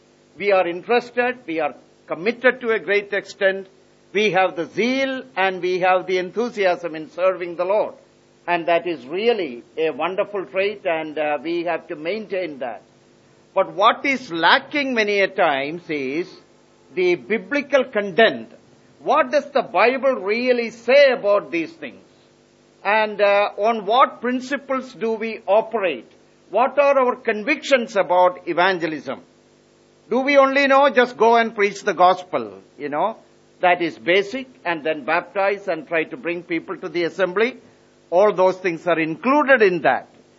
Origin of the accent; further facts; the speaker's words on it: Kerala, India; See, you know, I come from Kerala. I have my pet traditions, and some of those things I carry with me.